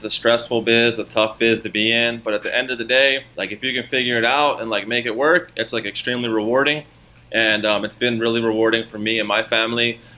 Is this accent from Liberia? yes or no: no; Maryland, United States; Like where I'm from the East Coast. I'm from like a small town right outside of Baltimore City.